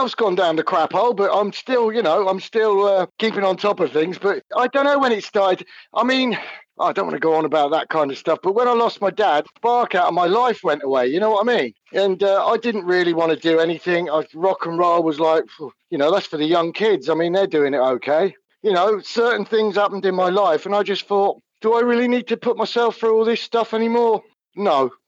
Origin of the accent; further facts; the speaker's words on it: South East England, United Kingdom; I lived in a tiny village stroke town, just about 15 or so miles out of Oxford. That's where I grew up, in the middle of the country, nothing but fields.